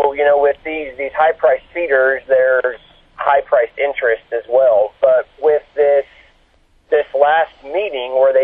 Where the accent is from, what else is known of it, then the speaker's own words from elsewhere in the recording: Texas, United States; So, obviously, my home state, Texas, has seen drought, has lack of grass.